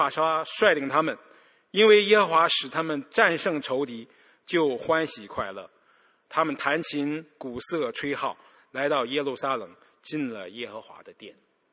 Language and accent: Chinese; China; 我们中国人很少愿意去分享，敞开心分享